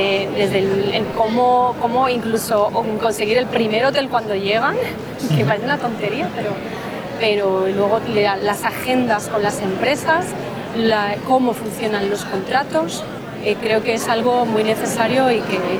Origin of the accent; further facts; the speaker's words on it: Spain; nosotros, como españoles, siempre pensamos que estamos a otro nivel